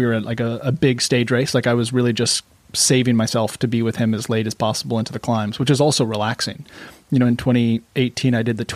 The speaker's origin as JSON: {"language": "English", "region": "Oregon", "country": "United States", "tie": "born or raised there", "said": "Yeah, well, so I grew up in Oregon, so like on the other side of the country"}